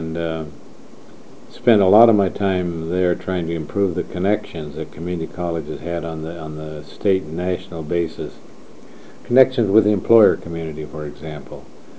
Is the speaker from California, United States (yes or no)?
yes; California, United States; in that case I was from California